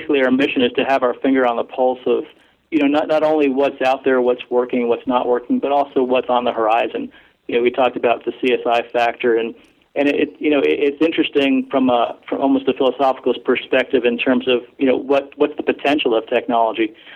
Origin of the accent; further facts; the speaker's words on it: New York City, New York, United States; I grew up in the New York area, New York City area, and my employment after college and my master's degree was with the New York City Department of Corrections